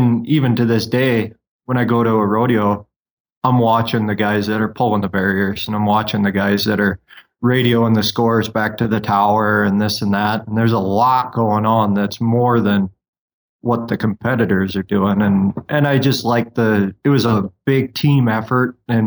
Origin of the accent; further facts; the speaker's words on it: Minnesota, United States; It's not like I was born and raised on a ranch or anything. I'm from Minnesota originally.